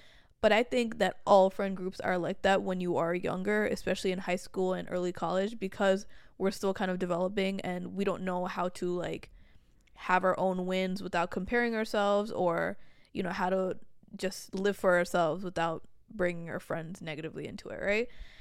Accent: Long Island, New York, United States; So even for me growing up on Long Island, I didn't have many Bangladeshi people around me.

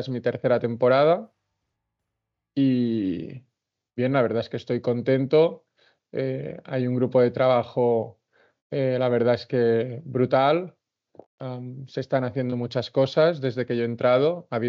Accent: Manresa, Catalonia, Spain; Yo soy de Manresa

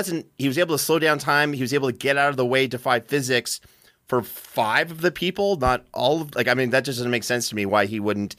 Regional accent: Canada; now in United States; are you somehow saying I'm lesser because of I'm a Canadian immigrant to this great country

